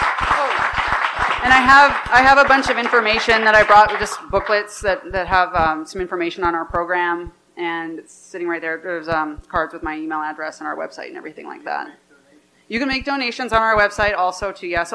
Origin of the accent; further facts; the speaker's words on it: Canada; now in Austin, United States; So, like you said, I live in Austin, Texas. I came to Austin from Canada about 6 years ago.